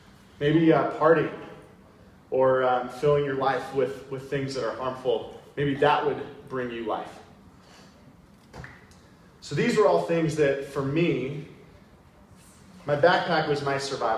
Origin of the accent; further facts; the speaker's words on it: San Diego, California, United States; now in Arizona, United States; I have lived in Arizona for a couple of years. I'm originally from San Diego, which I kind of did that backwards.